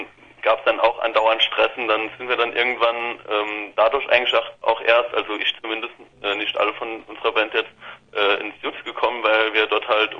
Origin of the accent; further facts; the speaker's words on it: St. Ingbert, Saarland, Germany; Ja, St. Ingbert, das ist so kleines Städtchen im Saarland halt.